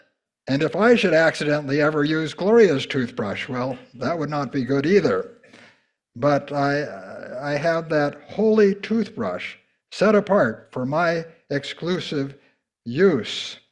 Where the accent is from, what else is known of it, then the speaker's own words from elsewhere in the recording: Ephrata, Washington, United States; I grew up in Ephrata